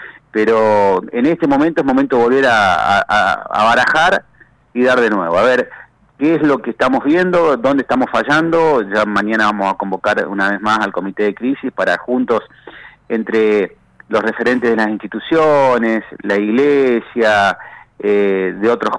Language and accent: Spanish; Freire, Araucanía, Chile; la vida de la localidad de Freire, hablo por mi pueblo, es totalmente normal.